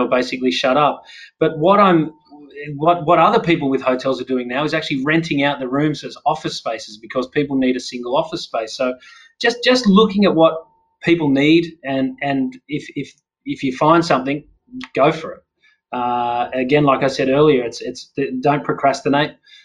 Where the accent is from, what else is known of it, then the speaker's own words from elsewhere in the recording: Tathra, New South Wales, Australia; now in Sydney?; I'm from the South Coast originally, down a small town called Tathra, and I love getting back down the South Coast of New South Wales.